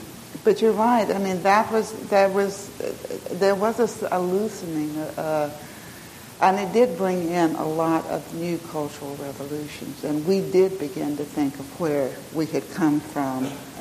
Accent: the South, United States; I'm from the South, and I love to go to the Afro American churches

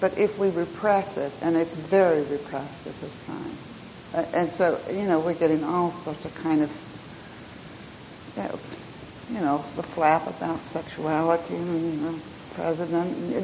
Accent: the South, United States; I'm from the South, and I love to go to the Afro American churches

